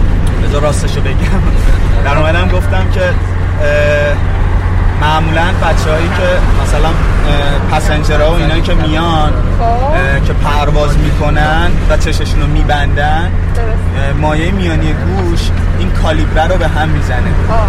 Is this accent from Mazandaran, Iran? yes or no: no; Shiraz, Fars, Iran; ما شیرازی هستیم.